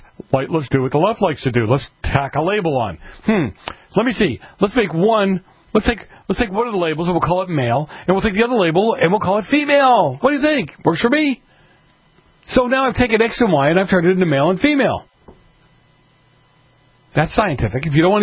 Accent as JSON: {"language": "English", "town": "Boston", "region": "Massachusetts", "country": "United States", "said": "You know, I used to joke that I'm from Boston, and I'm from the city."}